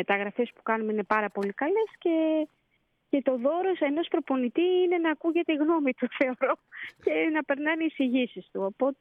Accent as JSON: {"language": "Greek", "country": "Greece", "said": "Ότι το αξίζουμε σαν Έλληνες."}